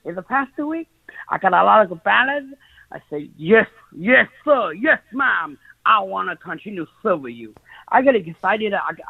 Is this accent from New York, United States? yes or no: yes; New York City, New York, United States; When I come back after 19 years as an active duty chaplain back to my hometown, New York City.